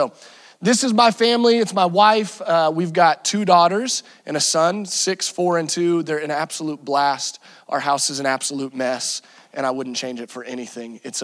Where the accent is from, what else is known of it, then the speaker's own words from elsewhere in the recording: Branson, Missouri, United States; I am from Southwest Missouri, the beautiful town of Branson, Missouri.